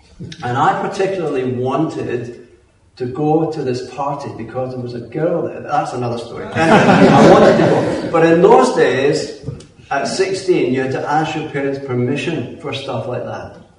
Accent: Glasgow, Scotland, United Kingdom; born there; As you can tell, I'm not an Essex boy. I was born in Glasgow, and I'm an only child.

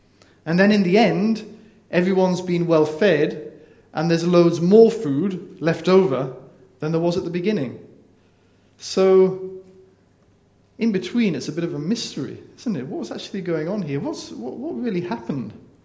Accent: North East England, United Kingdom; now in Chelmsford, United Kingdom; I'm a northerner. I don't really know much about the south of England. I'm country bumpkin from Northumberland who doesn't really know about these places. But Chelmsford, I am in Chelmsford now.

